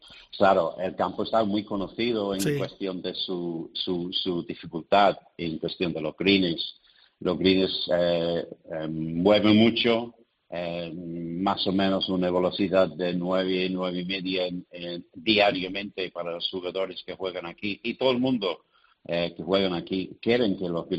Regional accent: Ireland; Spanish is a second language; now in Tenerife, Spain; soy inmigrante de Irlanda. Llevo ya 35 años aquí en la isla de Tenerife.

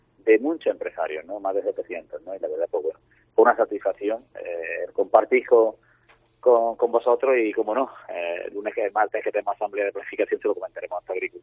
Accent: Motril, Andalusia, Spain; pues tenemos que somos de aquí de Motril

